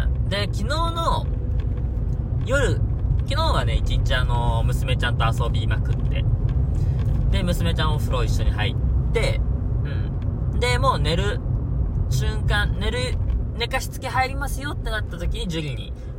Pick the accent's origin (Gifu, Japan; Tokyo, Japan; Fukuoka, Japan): Tokyo, Japan; 母親の家が、東京の、まあ、俺の実家の方、ね。